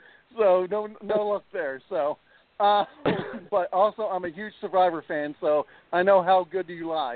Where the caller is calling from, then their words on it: Philadelphia, Pennsylvania, United States; I'm calling from Philadelphia.